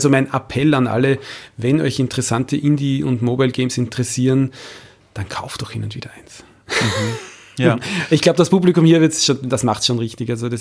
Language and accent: German; Austria; sage ich als Österreicher.